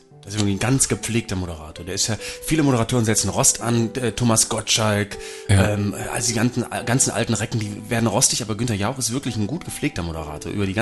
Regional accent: Cologne, North Rhine-Westphalia, Germany; Und die sitzt jetzt hier übrigens gar nicht weit weg von meiner Heimat in Köln

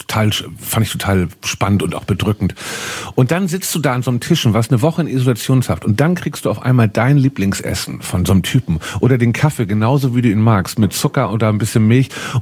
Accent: Hamburg, Germany; in meiner Heimatstadt in Hamburg.

